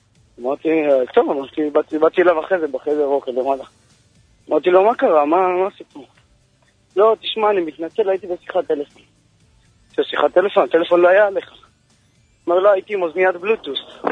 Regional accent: Jerusalem, Jerusalem District, Israel; אני מירושלים.

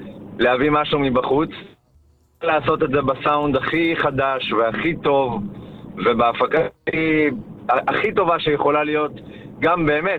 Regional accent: Tifrah, Southern District, Israel; אני גדלתי בתפרח, כן?

